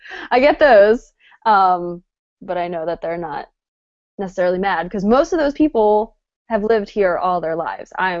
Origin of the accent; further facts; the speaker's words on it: New Jersey, United States; now in South Bend, United States; I didn't think it was too different from my hometown in southern New Jersey, considering we would make the drive from my hometown all the way down the shore